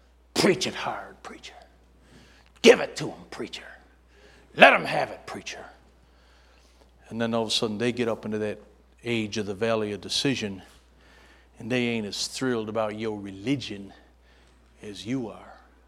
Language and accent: English; New York, United States; I'm an Italian from New York. I grew up in 14624.